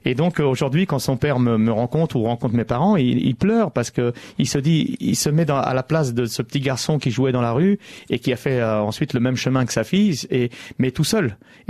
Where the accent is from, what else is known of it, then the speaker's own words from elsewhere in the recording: France; born there; aujourd'hui, bien sûr, je me sens français parce que c'est ma vie, parce que j'ai vécu beaucoup. Je suis né en France.